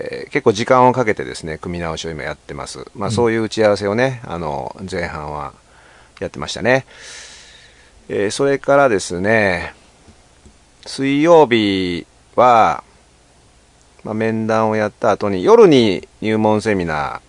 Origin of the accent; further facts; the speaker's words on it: Hiroshima, Japan; moved away as an adult; 僕はまあ広島出身といってももう40年近くいないわけで、もう今どうなってるか分かんない